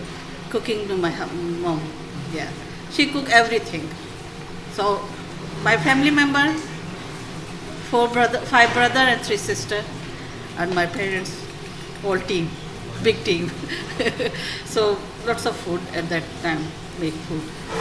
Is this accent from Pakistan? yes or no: yes; Pakistan; English is a second language; I'm from Pakistan.